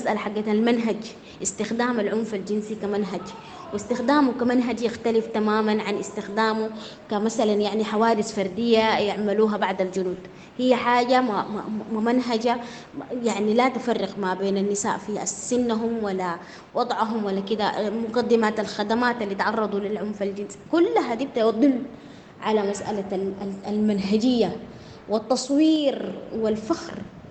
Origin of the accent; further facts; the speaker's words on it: Sudan; نحن المجتمع المدني عندنا في السودان ضعيف جدا